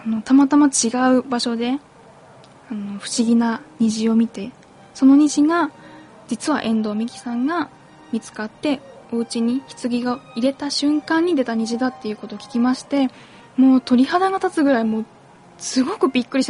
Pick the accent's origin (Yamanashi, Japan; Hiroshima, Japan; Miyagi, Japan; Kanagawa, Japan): Miyagi, Japan; now in Tokyo, Japan; もともと宮城、私宮城出身で、宮城にいる時に、まあ、学生の時ですね